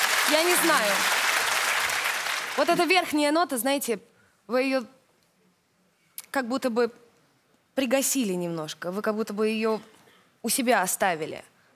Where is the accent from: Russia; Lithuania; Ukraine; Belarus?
Russia; Belgorod, Belgorod Oblast; Я из Белгорода.